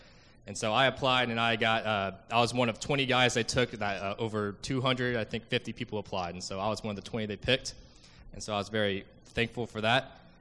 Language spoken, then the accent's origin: English; Wylie, Texas, United States; And I come all the way from Wiley, Texas, which is northeast of Dallas.